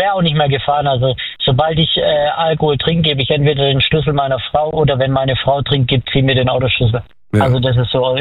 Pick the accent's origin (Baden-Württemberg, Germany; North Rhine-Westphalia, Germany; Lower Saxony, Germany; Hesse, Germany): Baden-Württemberg, Germany; Calw; Aus Calw.